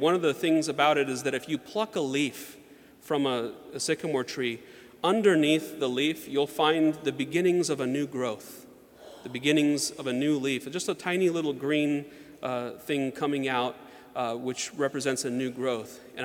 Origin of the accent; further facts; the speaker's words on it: Georgia, United States; when I was a boy, I used to love to climb trees growing up in Georgia.